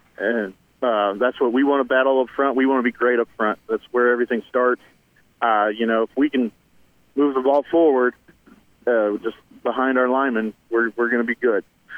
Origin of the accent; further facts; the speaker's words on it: El Dorado Springs, Missouri, United States; I grew up in El Dorado Springs, Missouri, and I played high school ball there.